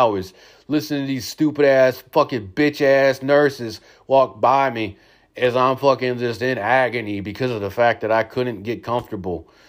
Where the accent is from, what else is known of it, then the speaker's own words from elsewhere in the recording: Rochester, New York, United States; born there; not like the hospital that I was born at in Rochester, New York